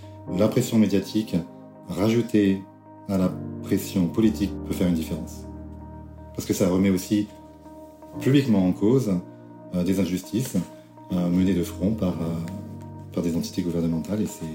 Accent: France; Moi, oui, je suis français, j'aime la France.

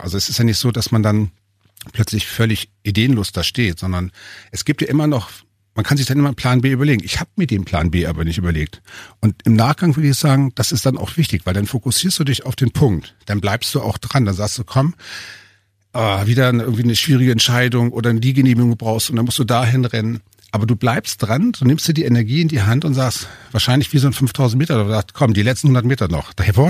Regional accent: Hanover, Lower Saxony, Germany; now in Bavaria; Ja, also eigentlich bin ich ja Hannoveraner sogar.

